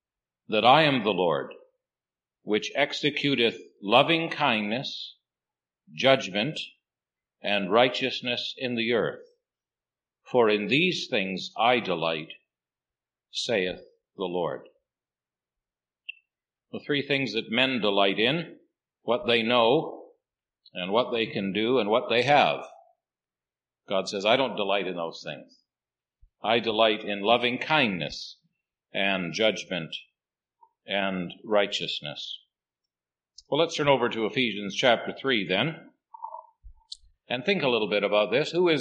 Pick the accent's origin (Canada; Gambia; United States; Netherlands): Canada; And I appreciate you receiving me, even if I am a Canadian.